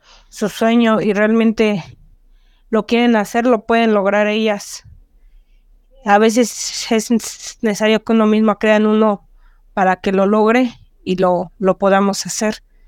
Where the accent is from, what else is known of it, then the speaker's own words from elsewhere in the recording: Mexico City, Mexico; Soy de la Ciudad de México.